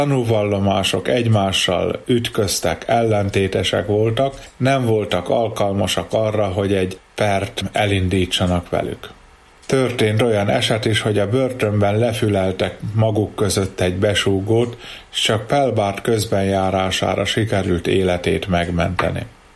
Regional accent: Jászboldogháza, Jász-Nagykun-Szolnok, Hungary; Közigazgatásilag a Jászberényhegy tartozó Boldogházán születtem. Berényből vonattal jártak ki a ferencesek misézni hozzánk.

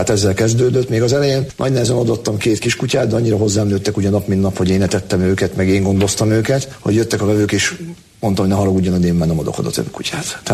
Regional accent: Heves, Hungary; én a Mátrában nőttem föl, mert nagymamám Sáston volt gondnok még régen, hát gyerekkoromban is ott voltunk, hogy Mátrafüredre sikerült fölköltözni.

